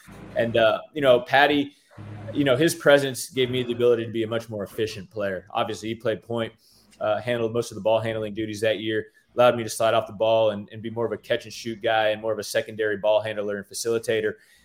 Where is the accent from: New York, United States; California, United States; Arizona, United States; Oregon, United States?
Arizona, United States; Phoenix; And so, you know, growing up in Phoenix, really just it was part of my life, you know, from a very early age.